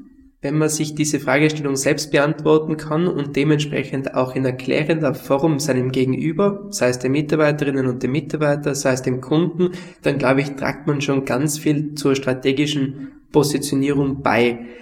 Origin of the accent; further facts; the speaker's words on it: Tyrol, Austria; als wir bei uns in Tirol.